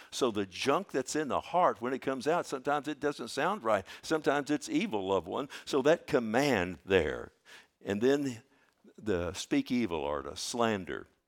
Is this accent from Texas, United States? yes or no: yes; Texas, United States; I'm a Texan, and by golly, and this is America, I have freedom of speech.